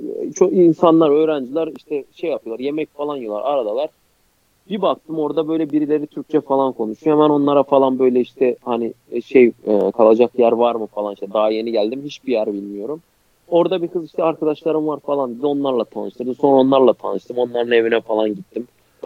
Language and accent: Turkish; Elazığ, Turkey; born there; also born or lived in Afyon; Çünkü ben Elazığ'da doğdum. Ben Afyon'da üniversite okudum. Hayatım kışla geçti.